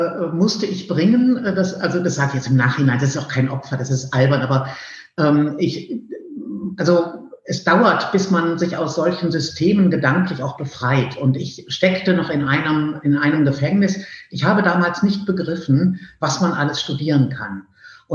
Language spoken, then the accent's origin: German; Rhineland, Germany; born there; now in Berlin, Germany; Ich komme gebürtig aus dem Rheinland